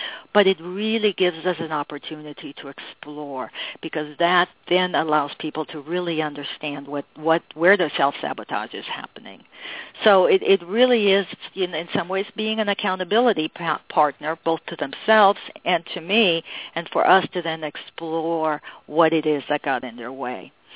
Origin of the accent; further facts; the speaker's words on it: Mexico City, Mexico; I grew up in Mexico, in Mexico City, and the street that I grew up on was called Alta Vista.